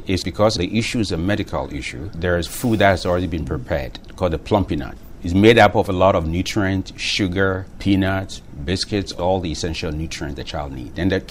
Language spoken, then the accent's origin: English; Ghana; growing up in Ghana on the farm, I experienced hunger.